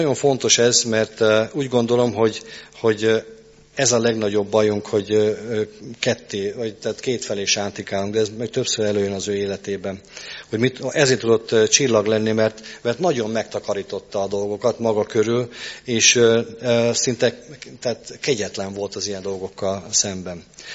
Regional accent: Hungary; Tehát nagyon magyar vagyok, de ennyire nem.

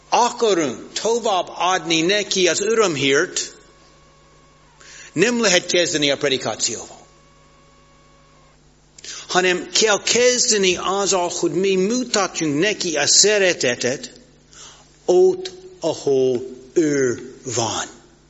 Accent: United States; Hungarian is a second language; now in Hungary; Államokban, ahol én növekedtem föl, és itt Magyarországon lényegesen változott az én életemben.

